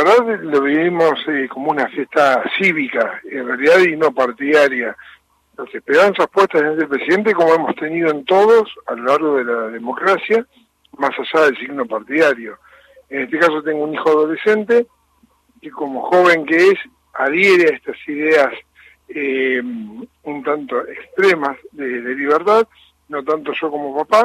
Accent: Junín, Buenos Aires Province, Argentina; Yo soy del interior, soy de Junín.

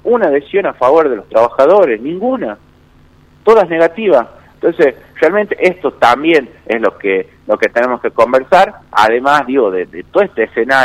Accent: Argentina; nosotros como argentinos

